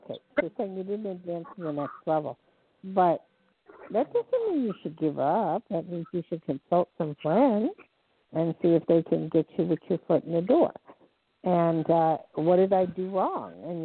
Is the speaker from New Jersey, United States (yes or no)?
yes; New Jersey, United States; I'm from New Jersey, New Jersey, New York, and a lot of it is who you know